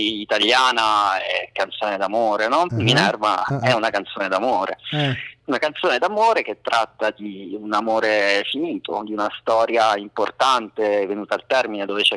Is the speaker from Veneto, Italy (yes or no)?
no; Vasto, Abruzzo, Italy; sono di Vasto come il motociclista.